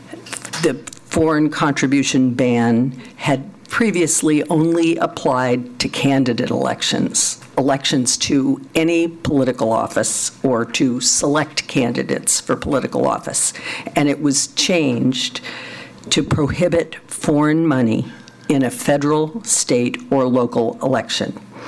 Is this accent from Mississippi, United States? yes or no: no; California, United States; In my home state of California, where MindGeek arose